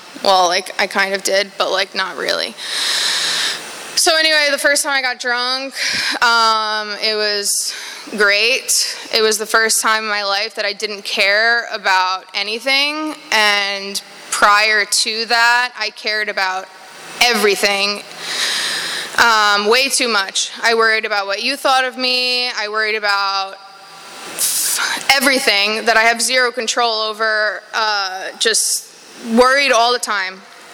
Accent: New York, United States; I grew up in New York.

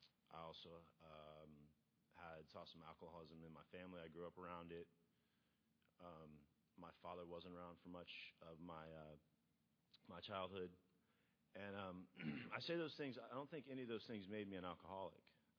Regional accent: Melbourne, Florida, United States; also born or lived in Birmingham, Alabama; And I was born in Birmingham, Alabama, moved to at a young age over to Melbourne, Florida, and grew up there by the beach, cool little beach town.

